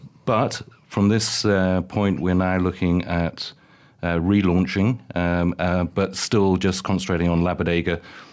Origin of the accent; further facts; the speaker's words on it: South West England, United Kingdom; moved away as an adult; now in Malaysia; Well, I'm from Somerset, born and bred in the UK. But really, I'm Malaysian now. I've been here since 97.